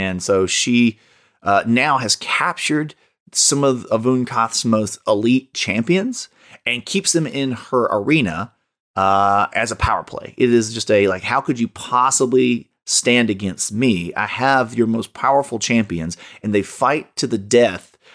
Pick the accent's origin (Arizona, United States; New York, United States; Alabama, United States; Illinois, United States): Alabama, United States; You know, growing up in Alabama, you know, toxic masculinity was a thing for sure.